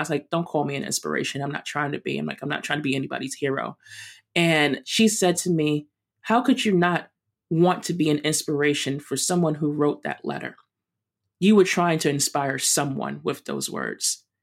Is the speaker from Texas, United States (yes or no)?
no; New York, United States; And as a New Yorker, as an old school New Yorker, I immediately turned around.